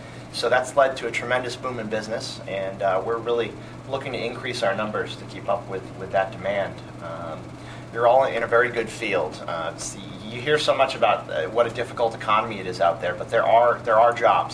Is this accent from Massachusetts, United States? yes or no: yes; Fall River, Massachusetts, United States; now in Boston, United States; I live up in Boston, work up at our Framingham office, but I grew up down here in Fall River, went to BCC myself